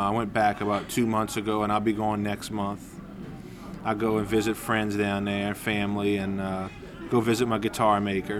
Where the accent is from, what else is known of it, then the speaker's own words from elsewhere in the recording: Arabi, Louisiana, United States; My hometown, which is a suburb directly east of New Orleans, it's called Araby, was completely wiped out. And it really, I mean, it's kind of coming back, you know, St. Bernard Parish, it's kind of coming back